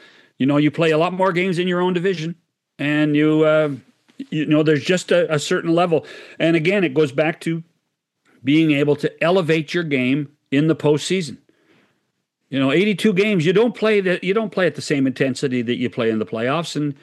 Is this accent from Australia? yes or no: no; Canada; And as a Canadian, thank you to our American friends for everything that you have done.